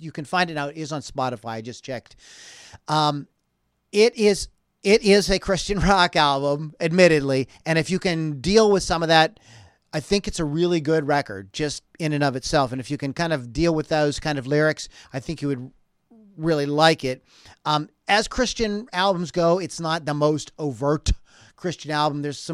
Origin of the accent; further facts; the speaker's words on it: Pittsburgh, Pennsylvania, United States; They are a favorite band, by the way, from my hometown, Pittsburgh.